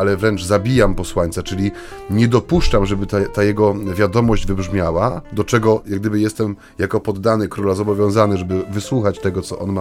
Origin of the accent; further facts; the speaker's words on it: Mysłowice, Silesian Voivodeship, Poland; pochodzę ze Śląska, z Mysłowic